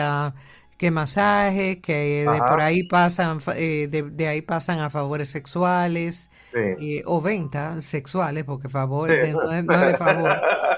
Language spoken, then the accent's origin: Spanish; Dominican Republic; porque yo soy dominicana y si quiero algo sé dónde lo voy a buscar y tranquila